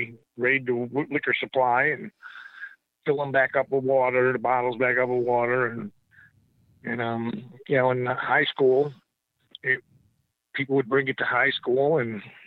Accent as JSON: {"language": "English", "town": "Poughkeepsie", "region": "New York", "country": "United States", "tie": "born or raised there", "also_born_or_lived": "Buffalo, United States", "said": "Well, I was born in Buffalo, New York, and that's where all of my relatives are, on my both sides of the family. And for some reason, my father decided to move us to Poughkeepsie, New York. And that's where I grew up, in that area."}